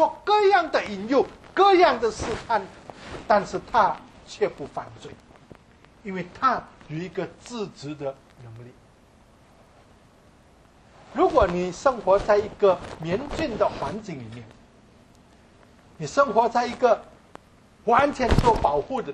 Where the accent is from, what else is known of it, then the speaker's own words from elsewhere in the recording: Indonesia; 我从来没有想过说水会对我的皮肤不适合，我在印尼长大的